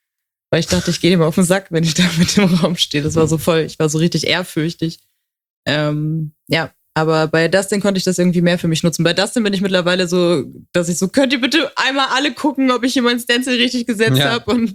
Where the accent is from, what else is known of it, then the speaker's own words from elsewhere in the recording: Hamburg, Germany; born there; Hamburger Dern.